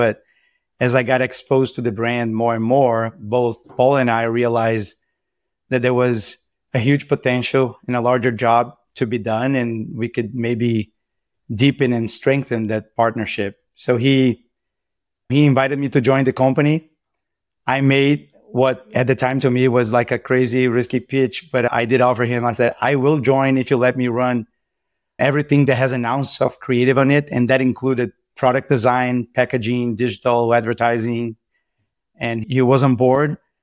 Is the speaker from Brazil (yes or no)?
yes; Brazil; English is a second language; now in United States; As you can tell from my accent, I'm not originally from the US. I am from Brazil.